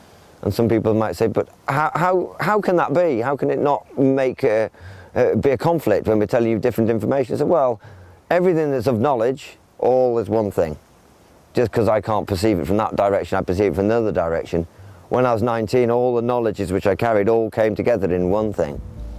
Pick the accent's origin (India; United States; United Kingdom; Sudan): United Kingdom; Sheffield, Yorkshire and the Humber; now in London, United Kingdom; I moved down to London from Sheffield as a result of the being like, I thought, go down to London.